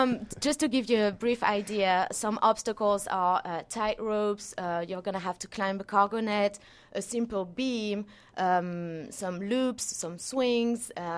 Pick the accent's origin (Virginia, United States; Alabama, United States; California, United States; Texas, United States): Alabama, United States; I'm from Alabama.